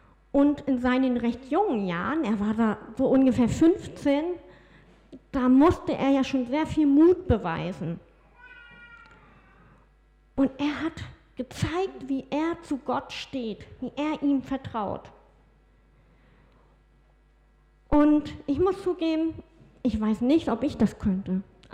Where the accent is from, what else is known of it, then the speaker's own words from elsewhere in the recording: Mecklenburg-Vorpommern, Germany; Aber ich bin ja in Mecklenburg-Vorpommern aufgewachsen.